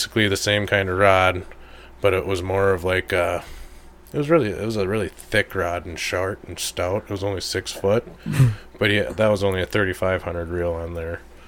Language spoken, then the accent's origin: English; Minnesota, United States; I'm from Minnesota, so I don't get to see this kind of stuff